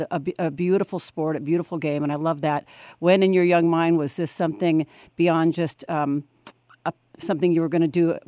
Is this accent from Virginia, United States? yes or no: no; Santa Clara, California, United States; once in a while about Santa Clara and the women that come out of there, and it's like, oh, that's my hometown, and I know that guy